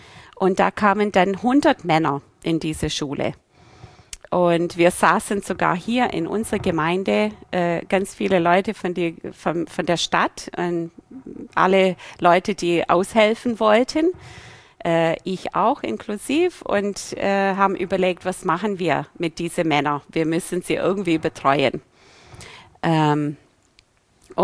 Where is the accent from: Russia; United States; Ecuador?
United States; German is a second language; als Amerikanerin Schwäbisch kann ich